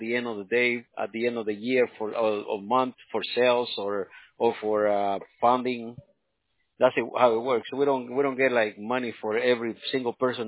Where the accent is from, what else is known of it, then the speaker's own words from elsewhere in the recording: Los Angeles, California, United States; I'm actually from Los Angeles. I grew up over here.